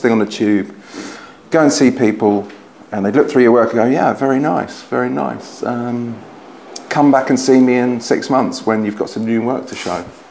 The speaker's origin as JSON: {"language": "English", "region": "South East England", "country": "United Kingdom", "tie": "born or raised there", "moved": "as an adult", "said": "I grew up in Surrey, just right on the M25, like 2 miles outside the M25, and I left home at the age of 20 in 1990, and moved to Putney"}